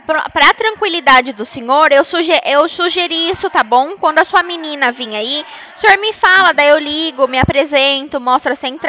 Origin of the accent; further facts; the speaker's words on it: Piracicaba, São Paulo, Brazil; eu sou aqui de Piracicaba, São Paulo.